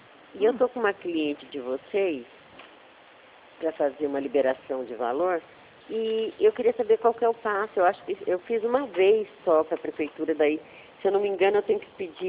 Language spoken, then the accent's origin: Portuguese; Ribeirão Preto, São Paulo, Brazil; eu sou de Ribeirão Preto.